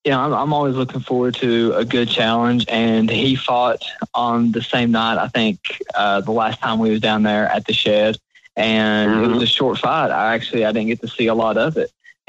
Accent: Jellicoe, Tennessee, United States; I'm from Jellicoe, Tennessee. I started training actually with Tim Kitts in Knoxville, Tennessee when I first started.

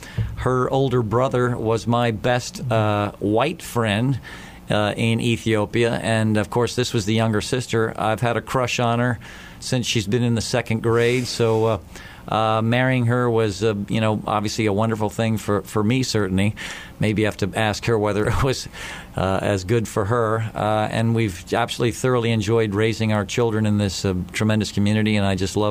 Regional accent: Mumbai, Maharashtra, India; born there; Well, I was born in Bombay, India, an oil industry family.

